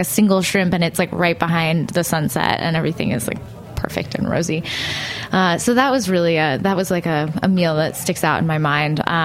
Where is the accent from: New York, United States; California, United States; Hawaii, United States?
New York, United States; Brooklyn; I'm from Brooklyn, so I have to project kind of a skepticism on all things.